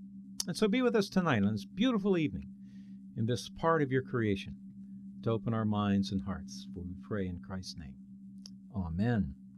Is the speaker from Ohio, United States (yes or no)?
yes; Ohio, United States; I'm not from Michigan. Actually, I'm from Ohio.